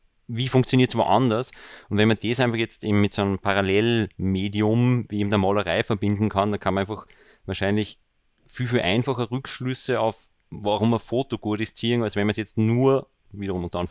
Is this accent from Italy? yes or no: no; Linz, Upper Austria, Austria; also ich komme aus Linz, nicht aus Beirut